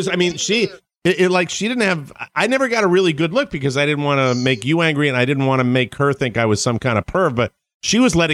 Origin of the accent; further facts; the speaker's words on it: Ireland; Suddenly, maybe it's being Irish, I have no idea.